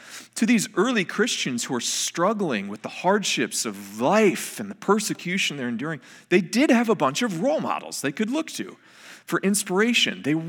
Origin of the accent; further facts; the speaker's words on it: Detroit, Michigan, United States; I'm from Detroit. I'm a lifelong Lions fan